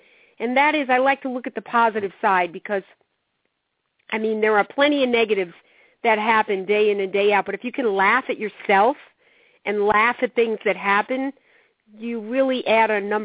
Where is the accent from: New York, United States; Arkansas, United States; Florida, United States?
New York, United States; growing up in New York, I have a similar, even though he and I are from different places